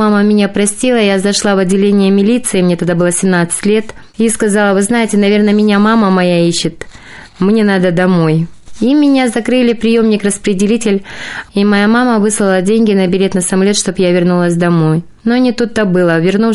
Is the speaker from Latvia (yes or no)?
no; Chunzha, Almaty Region, Kazakhstan; Сама я родом из Казахстана, с Алматинской области, с Уйгурского района, села Чунжи.